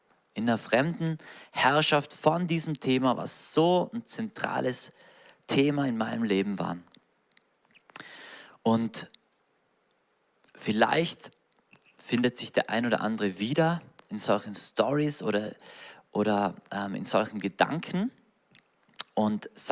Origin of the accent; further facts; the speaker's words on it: Höfen, Tyrol, Austria; bei uns in Tirol, in Höfen, in meinem Heimatdorf